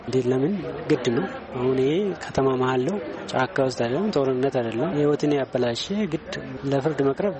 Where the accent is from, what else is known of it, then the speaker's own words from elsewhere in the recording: Ambo, Oromia, Ethiopia; ተወልጄ ያደግኩት እዚሁ ከተማ ነው።